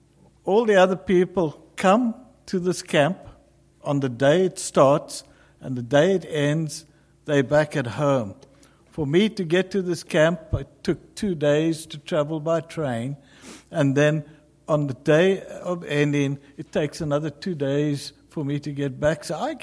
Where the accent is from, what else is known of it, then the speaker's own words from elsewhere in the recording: South Africa; moved away; By the way, I'm a South African. I've been in this country for about 25 years. You'll recognize it in my speech.